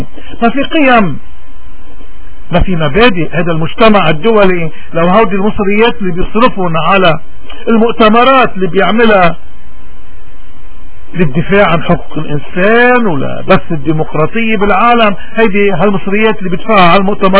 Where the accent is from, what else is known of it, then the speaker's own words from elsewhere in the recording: Lebanon; ونحن كلبنانيين شايفين هذا الحزب شو عم يعمل